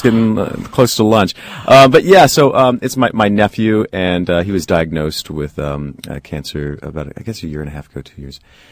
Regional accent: Broadlands, Illinois, United States; I consider Champaign, Urbana, you know, my hometown, the whole community, originally from Broadlands, that's the address.

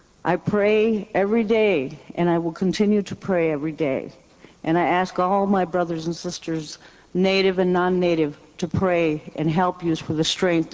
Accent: Wisconsin, United States; I'm a Menominee from Menominee Nation, Wisconsin, and I work in Chicago.

